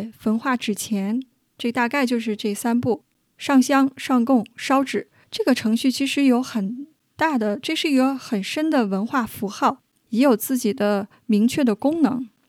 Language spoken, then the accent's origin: Chinese; Harbin, Heilongjiang, China; 我家是哈尔滨的